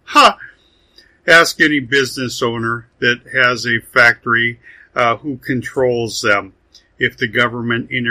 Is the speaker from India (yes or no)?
no; Midwest, United States; I grew up in the Midwest and had farmers in my family